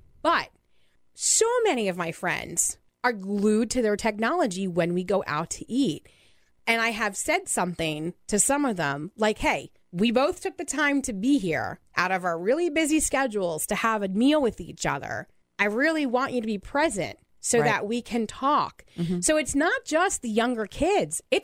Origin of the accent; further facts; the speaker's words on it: New Jersey, United States; I really have a hard time when somebody finds out I'm from New Jersey and they have sort of this just nasty, negative, ugly response.